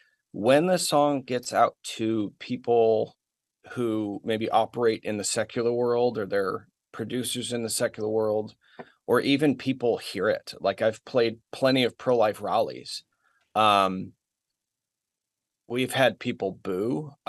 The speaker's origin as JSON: {"language": "English", "region": "Washington", "country": "United States", "lives_now": "Florida, United States", "said": "Like, I came from Washington State. I moved to Florida last January."}